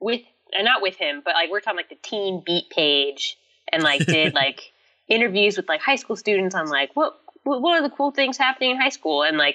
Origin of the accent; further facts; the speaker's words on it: Visalia, California, United States; growing up in Visalia, in the Central Valley, there's, like, not a lot that's close by.